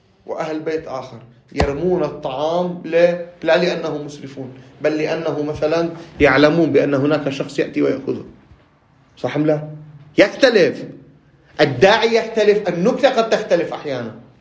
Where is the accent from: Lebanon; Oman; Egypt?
Lebanon; في بيئتي أنا كلبناني